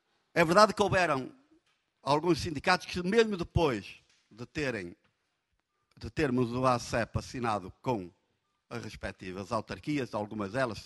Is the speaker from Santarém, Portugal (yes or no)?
no; Braga, Portugal; e eu sou de Braga, tenho que falar direto